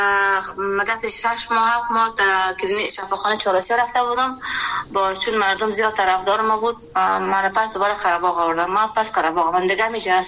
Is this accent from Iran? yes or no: no; Kabul, Afghanistan; born there